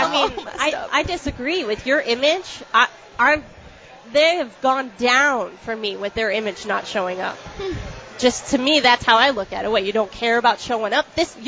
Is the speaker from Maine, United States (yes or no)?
no; Boston, Massachusetts, United States; As a Bostonian, I could care less about visiting the city.